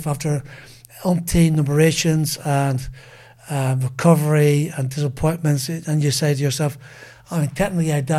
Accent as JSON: {"language": "English", "country": "Ireland", "tie": "born or raised there", "lives_now": "England", "said": "We grew up together in Irish motorsport."}